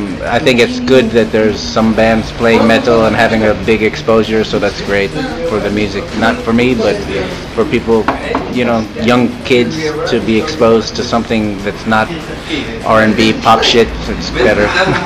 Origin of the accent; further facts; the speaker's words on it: Las Vegas, Nevada, United States; also born or lived in New York; New York. Mm-hmm. Born in New York. Grew up in Las Vegas.